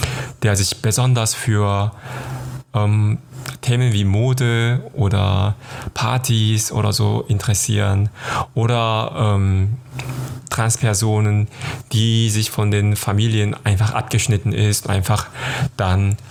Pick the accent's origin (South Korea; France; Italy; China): South Korea; now in Cologne, Germany; Ich komme aus Südkorea und lebe in Köln seit 2010.